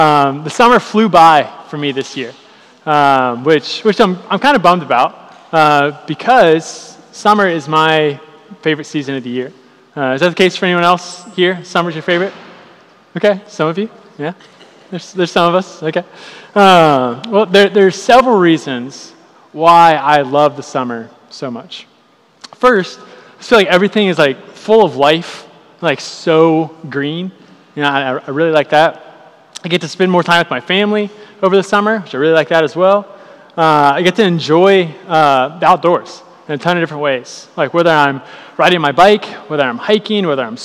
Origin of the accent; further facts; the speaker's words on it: Ohio, United States; now in Cincinnati, United States; I was in my hometown in Southern Ohio